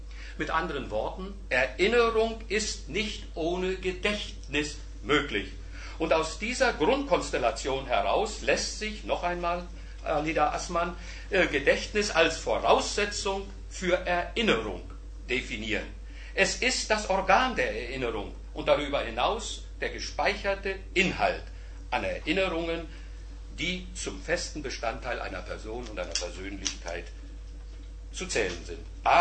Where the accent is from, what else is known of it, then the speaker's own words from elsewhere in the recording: East Germany, Germany; Ich bin ein Kind der DDR. Ich bin in der DDR aufgewachsen. Ich habe einen großen Teil meines Lebens in der DDR verbracht, habe dort gelebt und gewirkt in, wie es so hieß, in dem Arbeiter- und Bauernstaat